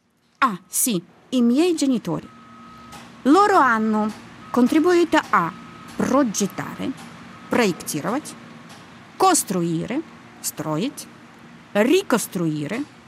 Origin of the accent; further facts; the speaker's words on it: Minsk, Belarus; Italian is a second language; now in Bergamo, Italy; E da tanti anni vivo a Bergamo, in Italia. Ma la mia città natale è Minsk. Minsk in Bielorussia, dove il mare non c'è.